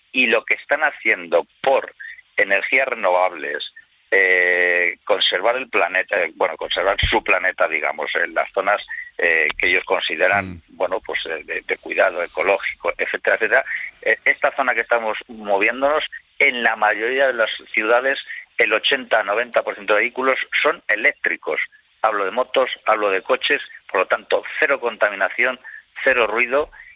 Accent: Spain; nosotros somos españoles

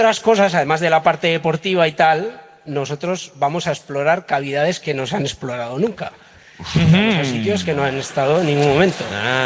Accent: Abárzuza, Navarre, Spain; Soy de Abarzuza, como mi apellido, precisamente.

